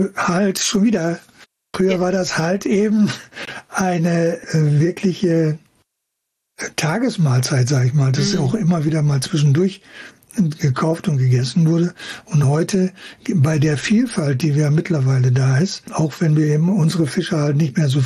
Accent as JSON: {"language": "German", "town": "Kiel", "region": "Schleswig-Holstein", "country": "Germany", "tie": "born there", "said": "Und ich bin in Kiel geboren"}